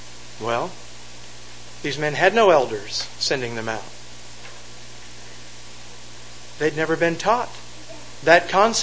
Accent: Compton, California, United States; born there; I was born in Compton, California.

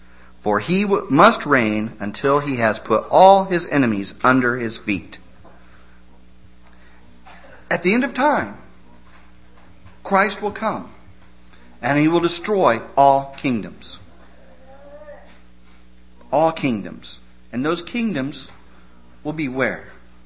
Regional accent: Prairie City, United States; but when I think of chaff, I think of growing up in Prairie City. I think of the grain elevators and the farmers bringing their grain

